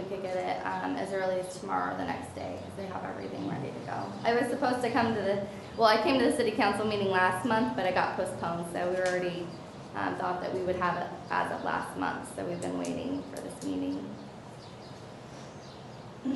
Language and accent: English; Portland, United States; So in the beginning, we opened over there, we're from Portland, so we didn't know everyone in town, and we didn't really know what to expect.